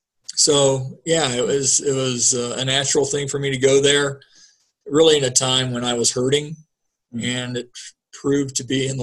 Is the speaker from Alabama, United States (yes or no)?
no; Marion, Indiana, United States; Yeah, I grew up just outside of Marion, Indiana. Went to high school, Oak Hill.